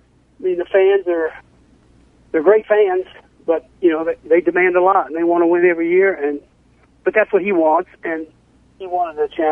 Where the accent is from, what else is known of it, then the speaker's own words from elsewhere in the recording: Kentucky, United States; I'm from Kentucky. My dad had season tickets to the games since 1977, and I can tell you how it is there